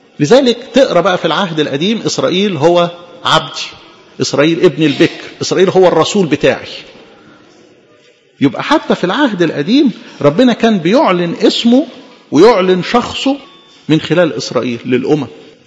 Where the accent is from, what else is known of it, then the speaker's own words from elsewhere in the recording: Egypt; ومن مصر دعوت ابني كفرحة بهجة لينا كمصريين